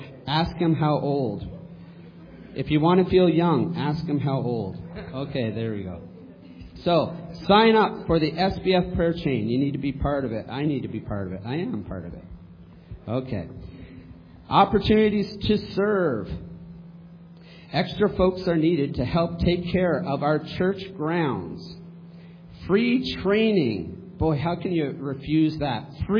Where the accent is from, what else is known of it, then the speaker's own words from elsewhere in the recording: Canada; also born or lived in United States; If you can't remember … just remember, hey, Can-Am. Because I'm Canadian, American, you get it? Can-Am?